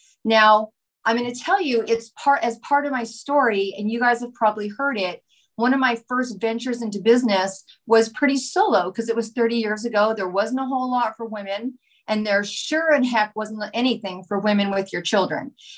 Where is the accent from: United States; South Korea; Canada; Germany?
Canada; I'm from Canada